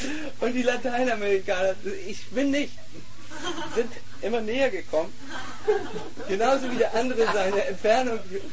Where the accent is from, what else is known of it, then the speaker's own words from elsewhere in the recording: Switzerland; So, für uns als Schweizer ist es so, dass eine natürliche Gesprächsentfernung vielleicht 1,08 Meter betragen sollte.